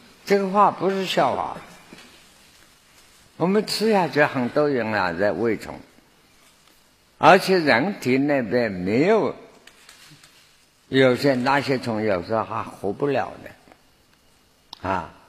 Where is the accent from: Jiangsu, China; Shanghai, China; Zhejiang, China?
Zhejiang, China; 譬如像我是江浙人、浙江人、海边的人啊